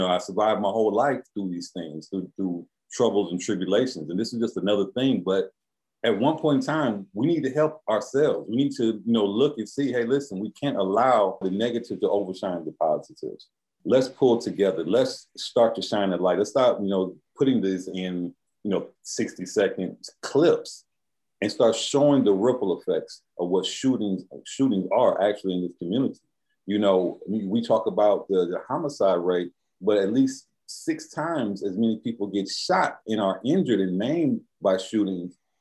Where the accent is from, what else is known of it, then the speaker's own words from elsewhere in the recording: Milwaukee, Wisconsin, United States; We're all from Milwaukee, all our family is here.